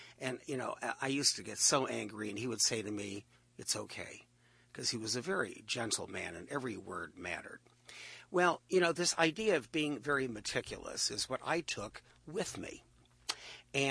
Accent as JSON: {"language": "English", "town": "Cleveland", "region": "Ohio", "country": "United States", "said": "growing up as a kid, I'm from Cleveland, Ohio, and we used to go out to farms for field trips."}